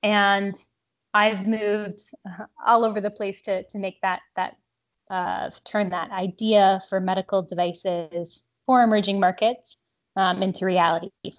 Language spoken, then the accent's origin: English; Michigan, United States; I am originally from the Upper Peninsula of Michigan on a sheep farm in the middle of nowhere.